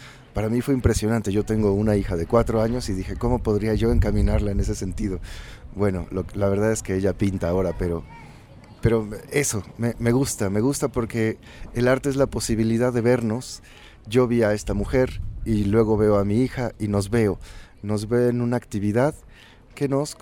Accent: Mexico City, Mexico; Soy artista visual y vengo de la Ciudad de México.

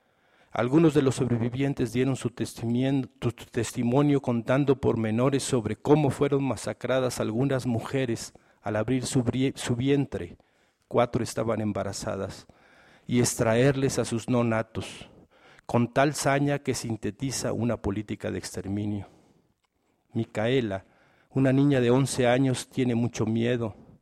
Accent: Chiapas, Mexico; born there; yo nací en Chiapas y fui miembro de la CONAI

